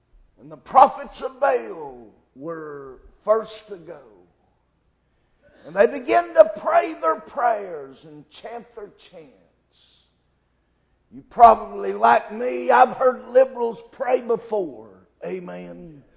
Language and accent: English; United States; thank God tonight for the privilege of growing up in America where we heard the truth.